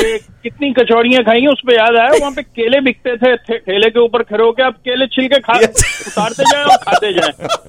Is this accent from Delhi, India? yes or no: yes; Delhi, India; मैं दिल्ली वाला हूँ मैं, ये सारे दिल्ली के जो खाने